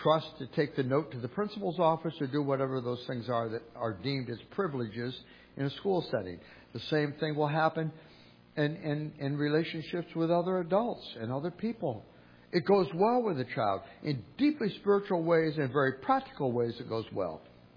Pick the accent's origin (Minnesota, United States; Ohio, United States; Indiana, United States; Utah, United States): Ohio, United States; Toledo; When I was a kid, we grew up in Toledo, Ohio.